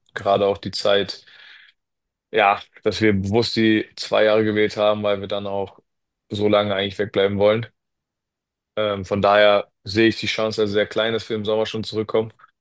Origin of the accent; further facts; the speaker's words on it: Germany; accent: German; Ja, ich habe einen richtig deutschen Akzent, aber ja, red's fließend